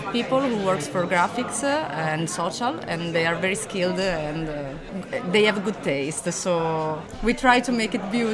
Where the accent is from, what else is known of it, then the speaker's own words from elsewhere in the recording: Sardinia, Italy; English is a second language; now in Milan, Italy; I'm from Sardinia.